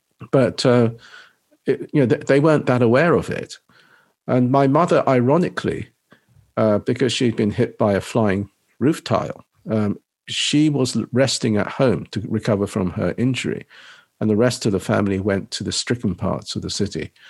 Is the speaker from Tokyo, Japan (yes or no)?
no; Nagasaki, Japan; or the fact that I came from Nagasaki doesn't kind of loom over me